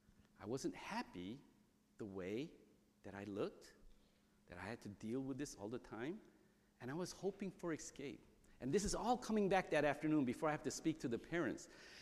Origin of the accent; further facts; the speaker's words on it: South Korea; the kids that looked like me but spoke Korean and grew up in Korea as a little kid